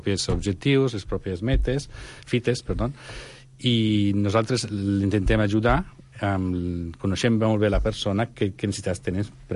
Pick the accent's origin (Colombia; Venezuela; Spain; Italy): Italy; Catalan is a second language; soc italià, i aquesta és la primera vegada que parlo català.